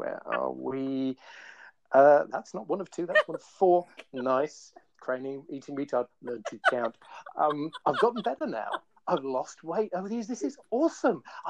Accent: United Kingdom; When I use it, it's hyphenated, but I'm British.

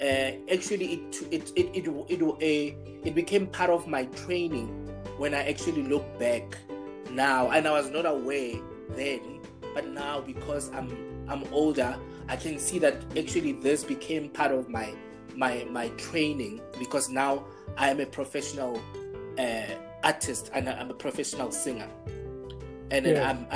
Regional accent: Hammanskraal, Gauteng, South Africa; from a small place called New Esteres in Hammanskraal. That's north of Pretoria

